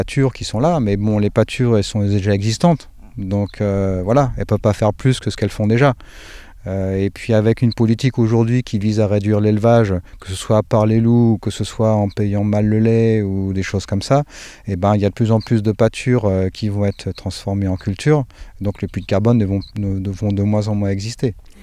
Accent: Occitanie, France; vous avez là d'où je viens, des Cévennes gardoises

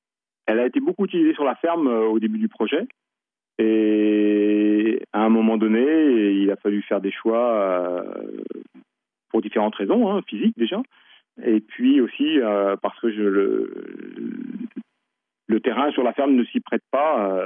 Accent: Brittany, France; je suis natif du Nord, Ille-et-Vilaine

